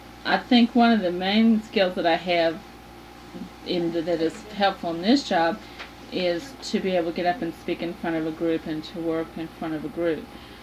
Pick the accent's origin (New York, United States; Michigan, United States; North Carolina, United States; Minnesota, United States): Michigan, United States; Detroit; born there; also born or lived in Fairbanks, Alaska / San Antonio, Texas; I was born in Detroit, Michigan, and shortly after my birth, I moved to Fairbanks, Alaska.